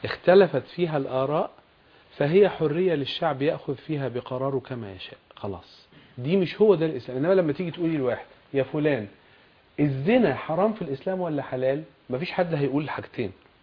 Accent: Egypt; انا زي حضرتك بالضبط، ما انا الا مصري وما انت الا مصرية

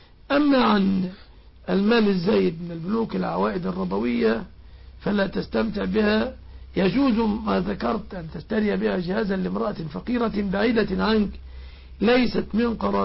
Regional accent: Egypt

